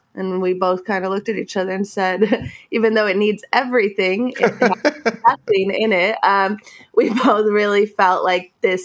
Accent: Highland Park, California, United States; I mean, I grew up in Highland Park, so it was actually back in the day a restaurant called El Arco Aris.

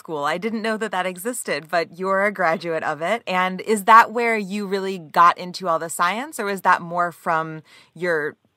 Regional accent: New Jersey, United States; because I'm from South Jersey and I'd never heard Philadelphia style ice cream.

